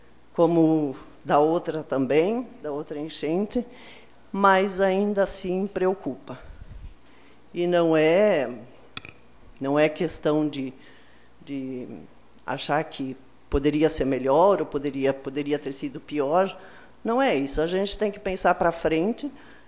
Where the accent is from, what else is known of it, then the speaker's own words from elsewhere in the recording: Capitão, Rio Grande do Sul, Brazil; born there; eu que nasci em Capitão, eu nunca imaginei que poderia acontecer o que aconteceu lá